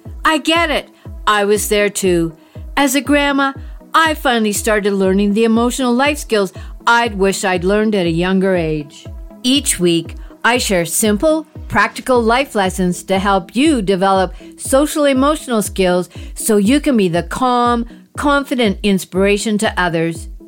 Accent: Canada; I'm Canadian.

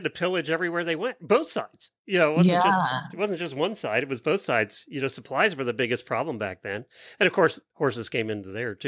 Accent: Pennsylvania, United States; You got to spend some time where I grew up in Pennsylvania.

